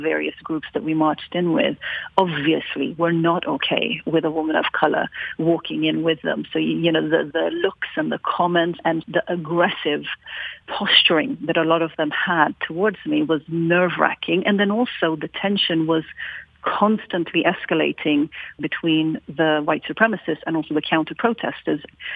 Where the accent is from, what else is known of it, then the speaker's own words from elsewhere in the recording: Norway; So I am the daughter of immigrants. But I myself was actually born and raised in Norway.